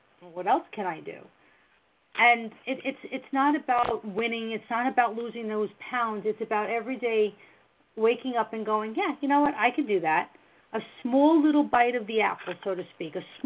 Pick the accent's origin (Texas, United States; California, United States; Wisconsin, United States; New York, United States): New York, United States; Brooklyn; You know, I'm from Brooklyn, so back in the day